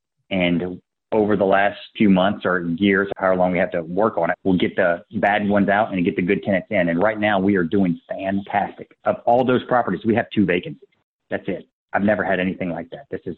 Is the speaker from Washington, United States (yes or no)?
no; Baton Rouge, Louisiana, United States; I grew up in Baton Rouge. I like the culture. I like the area.